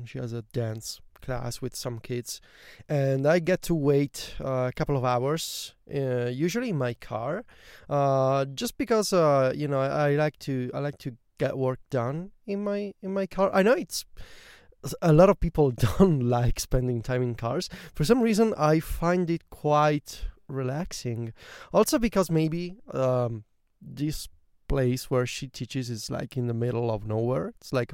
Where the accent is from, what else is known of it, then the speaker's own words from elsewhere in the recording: Viterbo, Lazio, Italy; coming to you today from a very small town near Viterbo, which is my hometown.